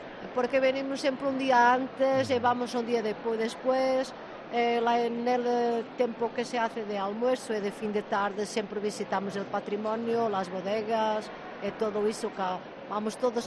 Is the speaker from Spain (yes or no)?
no; Norte, Portugal; Sí, pero bueno, nosotros somos de Norte Portugal.